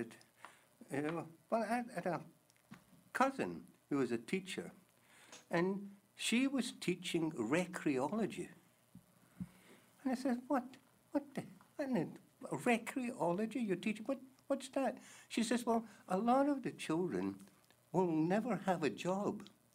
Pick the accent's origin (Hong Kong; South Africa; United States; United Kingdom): United Kingdom; Glasgow, Scotland; I came from Glasgow. And I think perhaps Glasgow has quite a different culture from the rest of Scotland.